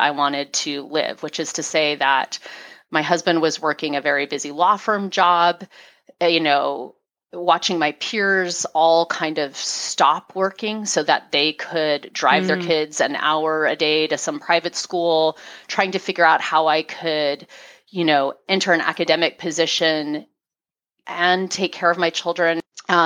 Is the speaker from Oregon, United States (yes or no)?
yes; Oregon, United States; moving back to Oregon. We're both from Oregon.